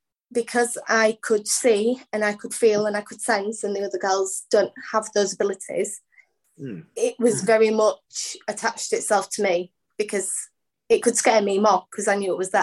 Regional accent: Bradford, Yorkshire and the Humber, United Kingdom; when I was about, I'd say 10, I moved to a different side of the country. I moved from Bradford to East Yorkshire, right on the coast

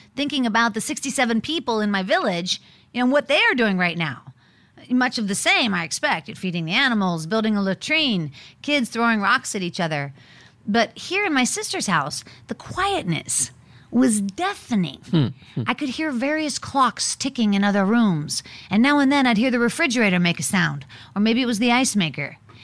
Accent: Pittsburgh, Pennsylvania, United States; I have to go back to Pittsburgh, where I'm from, to get chemotherapy. Okay, that's my hometown.

